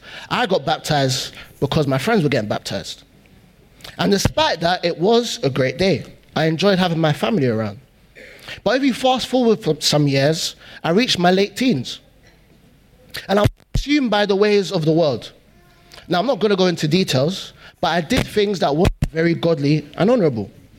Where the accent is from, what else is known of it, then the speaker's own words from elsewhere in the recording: Hackney, London, United Kingdom; born there; So I was born in Hackney, the north side of the bridge.